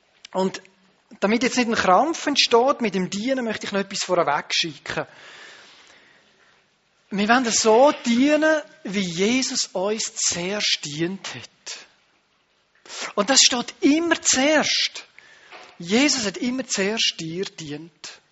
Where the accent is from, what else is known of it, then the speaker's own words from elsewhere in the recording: Switzerland; Aber da bin ich im Ausland, auch wenn ich Schweizer bin.